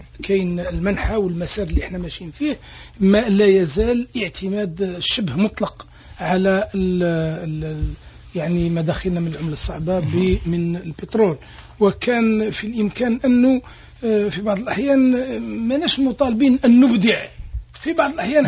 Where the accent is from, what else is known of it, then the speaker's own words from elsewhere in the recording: Algeria; احنا عندنا في الجزائر